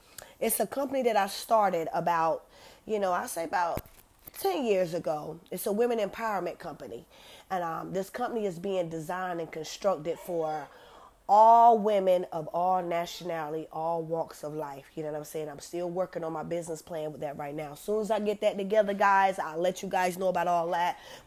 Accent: Green Sea, South Carolina, United States; also born or lived in Mullins; Growing up, I'm from Horry County. I was born in a little town called Mullins, South Carolina. I grew up in Green Sea, South Carolina, all down there in them country areas with the tobacco fields and the corn fields and all that stuff.

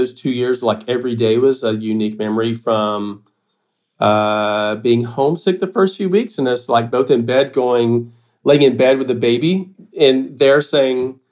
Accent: Deep South, United States; And I grew up in the Bible Belt in the Deep South. And so there's a church on every corner.

